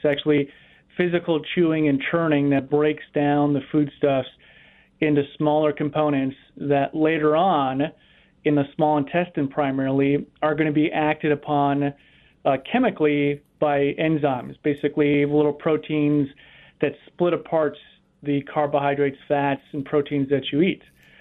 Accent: Minnesota, United States; I'm from Minnesota, so I know of the company. I'm actually a native northerner.

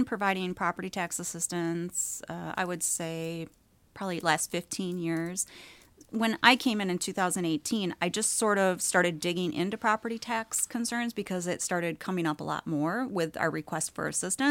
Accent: Wisconsin, United States; I always tell the story about growing up in Adams County, and I had Adams Columbia Electric Co-op, had the horses next to them. I took my driving test out of their building.

